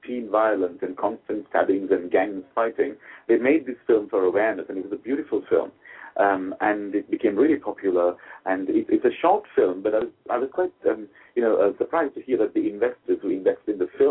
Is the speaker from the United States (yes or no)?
no; Jaffna, Northern Province, Sri Lanka; I'm from Sri Lanka and I was born in Jaffna.